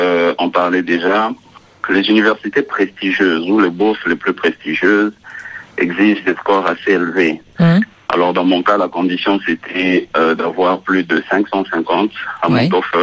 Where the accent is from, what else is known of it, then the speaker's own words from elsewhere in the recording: Kinshasa, DR Congo; moved away as an adult; now in Birmingham, United States; je suis originaire de Kinshasa et j'ai commencé un degré, disons, un niveau master à l'Université d'Alabama à Birmingham depuis l'automne passé, 2015